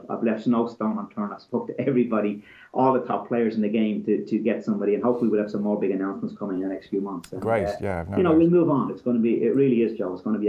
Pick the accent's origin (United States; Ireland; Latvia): Ireland; And unfortunately, we lose out as Irish people.